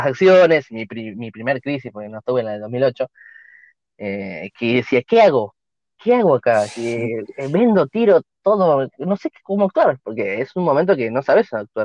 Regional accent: Chubut, Argentina; Un impuesto ahí en Chubut, donde soy yo soy de Chubut

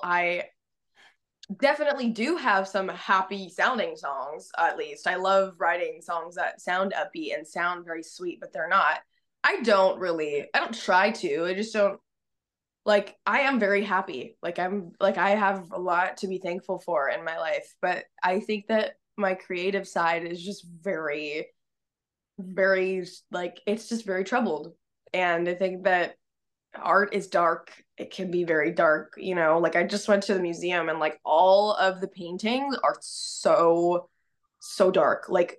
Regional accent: Hollywood, California, United States; growing up in Hollywood, literally, like it's kind of crazy.

